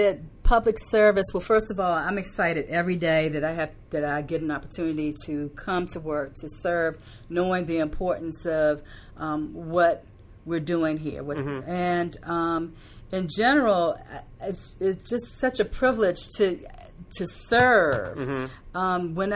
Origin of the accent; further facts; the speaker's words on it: Washington, District of Columbia, United States; I grew up in Washington, D.C., so I'm a product of D.C. public schools.